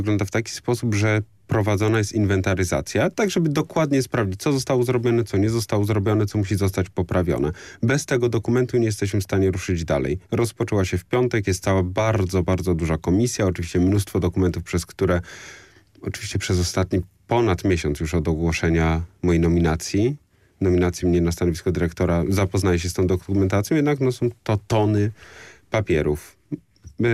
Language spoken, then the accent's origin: Polish; Toruń, Kuyavian-Pomeranian Voivodeship, Poland; Po pierwsze, pochodzę z Torunia i mam zamiłowanie do miast, które mają i kulturę wieloletnią.